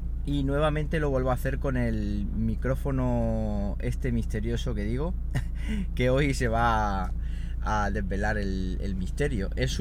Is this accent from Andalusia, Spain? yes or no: yes; Siles, Andalusia, Spain; Feria en Úbeda y feria en mi pueblo, en Siles, Jaén.